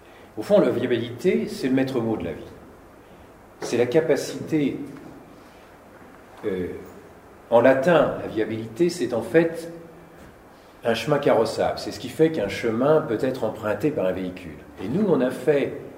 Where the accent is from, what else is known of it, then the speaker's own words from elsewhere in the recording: France; puisque je viens de France